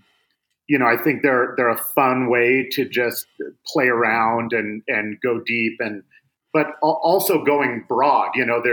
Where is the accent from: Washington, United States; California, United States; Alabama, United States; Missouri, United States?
Washington, United States; Seattle; born or raised there